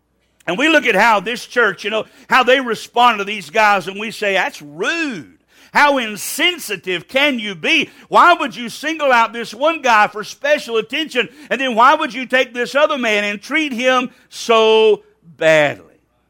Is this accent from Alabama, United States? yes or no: yes; Alabama, United States; I was raised in Alabama in the 1960s and 1970s. I was there during desegregation. I was there during race riots.